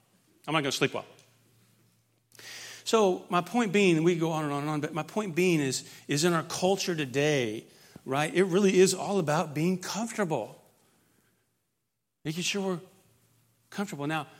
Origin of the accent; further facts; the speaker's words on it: Indiana, United States; now in Texas, United States; So I grew up in Indiana, so winter here in Texas.